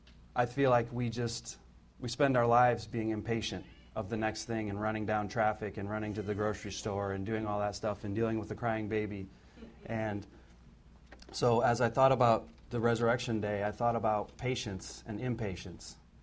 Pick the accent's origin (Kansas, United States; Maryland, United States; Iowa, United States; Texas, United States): Iowa, United States; I'm originally from Iowa